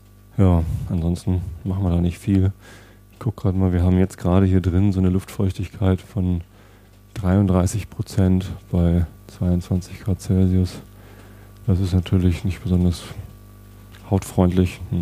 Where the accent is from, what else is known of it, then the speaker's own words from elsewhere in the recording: Wistedt, Lower Saxony, Germany; also born or lived in Hamburg; Ich bin ja Niedersachse, beziehungsweise ich bin in Hamburg geboren, habe da die ersten 19 Jahre meines Lebens in Wistedt verbracht, als ich da 19 war. Wistedt ist ein kleines Dorf hier in der Nähe, Samtgemeinde Tostedt. Und mit 19 bin ich dann nach Hamburg gezogen, um da zu studieren.